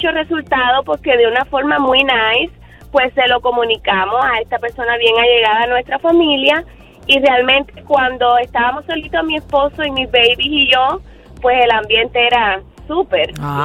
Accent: Cuba; Soy cubana y en Cuba hay un dicho que dice que tan malo es no llegar como pasarse.

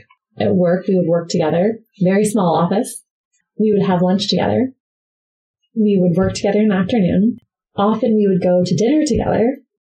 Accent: Virginia, United States; I grew up in Northern Virginia

